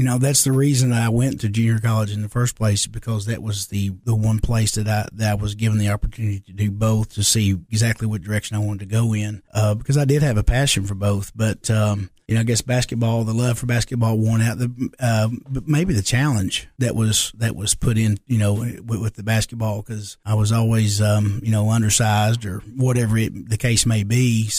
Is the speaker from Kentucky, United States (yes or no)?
yes; Kentucky, United States; But growing up in Kentucky, if you're able to knock off one of those big schools, that's pretty impressive.